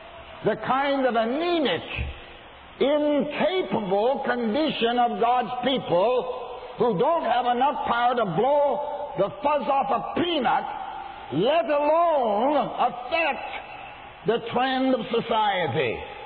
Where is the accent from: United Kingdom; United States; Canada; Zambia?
Canada; when I'm a Canadian, and in Canada, we're very strict about our hunting rules.